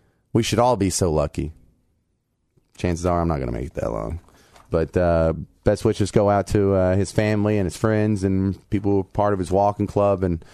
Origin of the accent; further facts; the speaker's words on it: Texas, United States; And I grew up in East Texas.